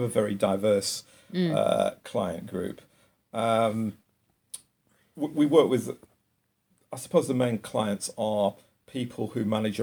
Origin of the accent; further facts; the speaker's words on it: North West England, United Kingdom; moved away as an adult; now in London, United Kingdom; Well, I came from the Northwest. I've only lived here for 20 years.